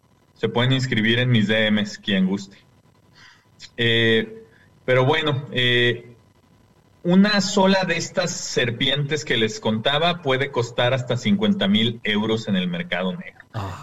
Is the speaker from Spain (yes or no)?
no; Brazil; yo soy biólogo y soy investigador y también soy brasileño